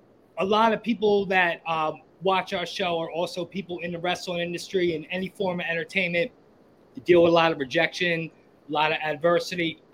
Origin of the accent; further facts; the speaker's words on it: Philadelphia, Pennsylvania, United States; I'm from Philly. We're Philly.